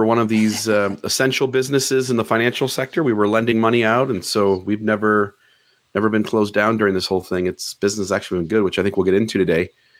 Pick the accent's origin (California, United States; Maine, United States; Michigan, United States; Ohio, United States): Ohio, United States; now in Hurricane, United States; Well, I'm from Ohio, and so the rest of the world says hurricane